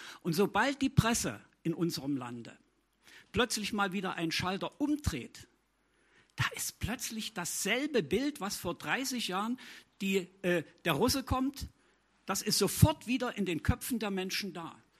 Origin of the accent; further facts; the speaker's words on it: Berlin, Germany; ich komme aus Plenderwald in Berlin.